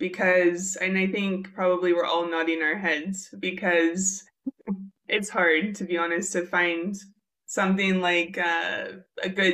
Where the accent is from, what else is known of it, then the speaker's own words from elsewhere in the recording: California, United States; from California.